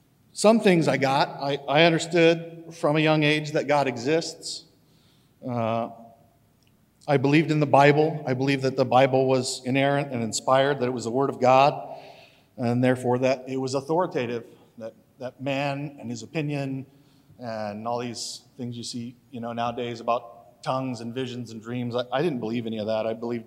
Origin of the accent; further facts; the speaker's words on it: Portland, Oregon, United States; born there; So anyway, I was born in Portland, Oregon, to a Christian family